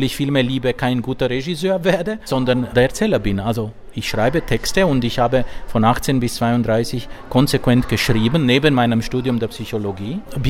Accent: Romania; German is a second language; now in Switzerland; Es gab in den 70ern, als ich eben meine Kindheit hatte in Rumänien, es gab noch Bücher.

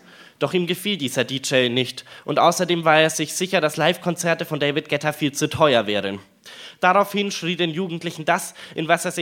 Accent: Nuremberg, Bavaria, Germany; ich komme aus Nürnberg, auch wenn ich jetzt, welch Frevel, für Fürth angetreten bin. Und mein Heimatslam wäre sozusagen der Südslam, weil ich aus der Südstadt kam.

